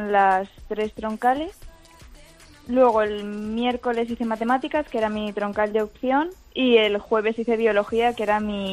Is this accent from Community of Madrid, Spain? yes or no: yes; Madrid, Community of Madrid, Spain; Yo de Madrid.